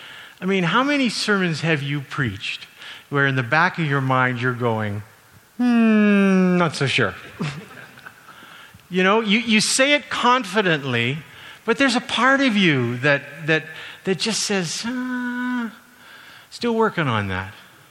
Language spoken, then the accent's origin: English; Calgary, Alberta, Canada; I grew up in Calgary, and I said, "Yes."